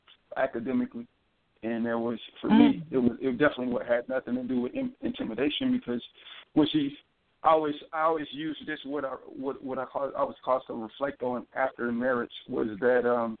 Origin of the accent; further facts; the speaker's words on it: United States; I'm Nigerian and American. I grew up in the whole American experience. So, like, pretty much I'm American from a development standpoint.